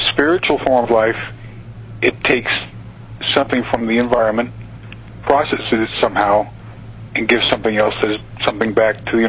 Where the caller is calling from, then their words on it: Wyoming, United States; from Wyoming.